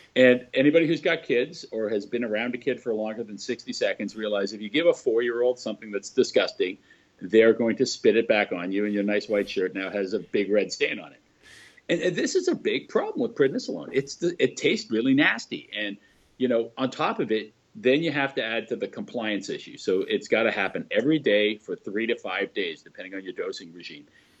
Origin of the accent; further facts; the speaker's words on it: Toronto, Ontario, Canada; I grew up in Avellino's pool hall in Little Italy in Toronto